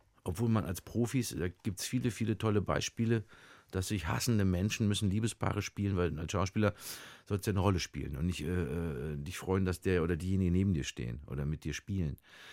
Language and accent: German; Dortmund, North Rhine-Westphalia, Germany; Wenn man als kleiner Junge in Dortmund aufwächst, dann wird man Borusse.